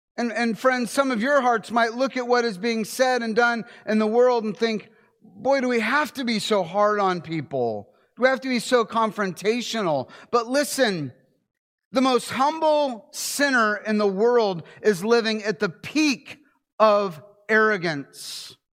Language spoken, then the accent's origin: English; Ohio, United States; I grew up in Ohio.